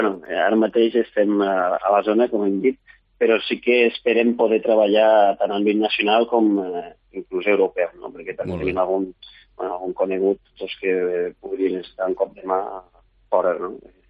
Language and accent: Catalan; Lleida, Catalonia, Spain; Jo soc de Lleida.